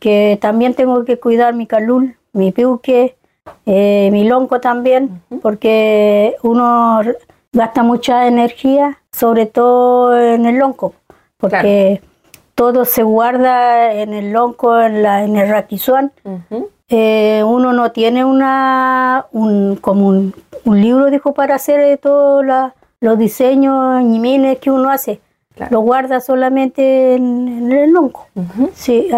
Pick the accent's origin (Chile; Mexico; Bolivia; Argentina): Chile; San Pablo, Los Lagos; Lof, San Pablo, sector Costa. Bueno, de allá es mi folil, mi muñén, está allá.